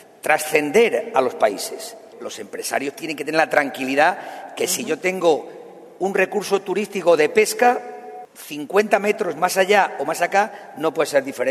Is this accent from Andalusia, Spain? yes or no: no; Cedillo, Extremadura, Spain; Yo, que soy de Cedillo y me ha pasado alguna vez